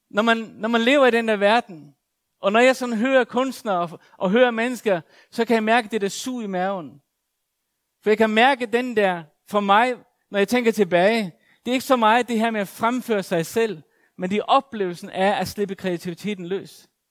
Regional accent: Faroe Islands; da jeg voksede op på Færøerne, og i mine unge dage, så kommer jeg i forbindelse med kirke. Jeg var sådan 15-16 år gammel.

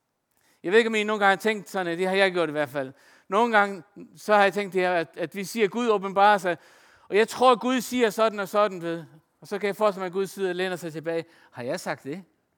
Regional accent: Faroe Islands; Danish is a second language; Jeg er fra Færøerne, så det må jeg lige tilgive mig

